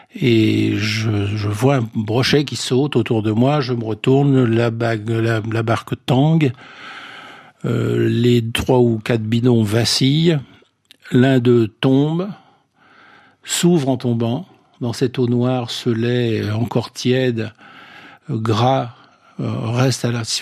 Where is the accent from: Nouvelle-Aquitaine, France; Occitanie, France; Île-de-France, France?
Nouvelle-Aquitaine, France; Oui, j'ai été élevé dans le Marais Poitevin, qui est une énorme mangrove tempérée, un marais d'estuaire, mais très vaste territoire.